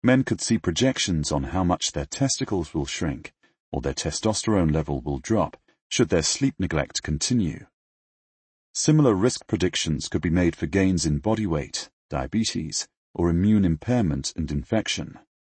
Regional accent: United Kingdom; now in United States; colleagues, friends, and family in the United States and in my home country of the United Kingdom.

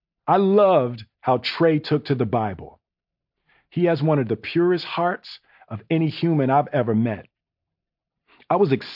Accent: Philadelphia, Pennsylvania, United States; I had never worked on a film in my hometown.

